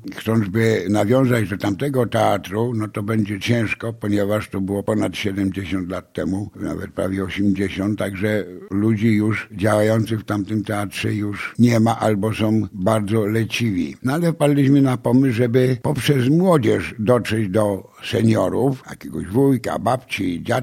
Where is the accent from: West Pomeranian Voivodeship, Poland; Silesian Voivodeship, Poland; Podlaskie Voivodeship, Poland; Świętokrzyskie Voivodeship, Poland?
Świętokrzyskie Voivodeship, Poland; Sandomierz; Dzień dobry, jestem z Sandomierza i zaliczam się do seniorów 60+.